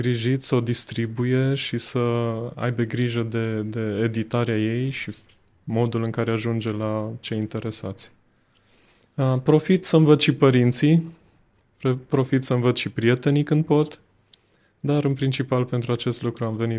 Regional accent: Timișoara, Timiș County, Romania; Cel puțin când ajung în Timișoara, în orașul meu natal, mă simt ca în rai. Îmi văd locurile natale, îmi văd prietenii.

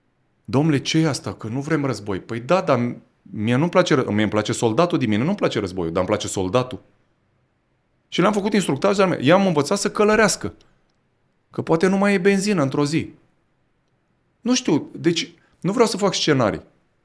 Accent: Romania; Noi nu suntem nici ruși, nici elvețieni, nici britanici, nici francezi. Noi suntem români.

